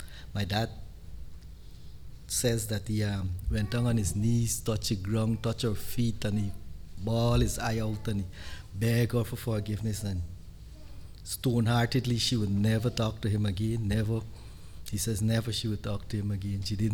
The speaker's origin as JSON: {"language": "English", "country": "Guyana", "tie": "born or raised there", "said": "I'm from Guyana, in South America. I was born there"}